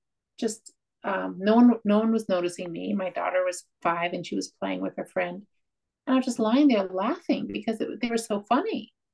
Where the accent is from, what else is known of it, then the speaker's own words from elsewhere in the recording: New York, United States; I'm from New York.